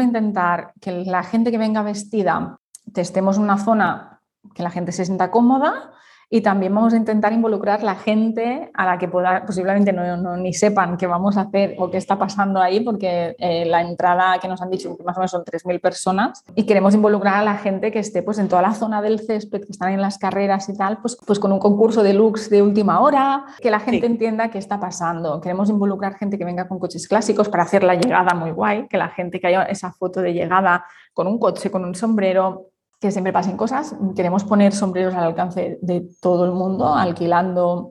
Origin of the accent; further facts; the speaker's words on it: Barcelona, Catalonia, Spain; aunque yo soy de Barcelona, no creo que Barcelona o Cataluña sea el lugar donde hacer eso, porque los catalanes no...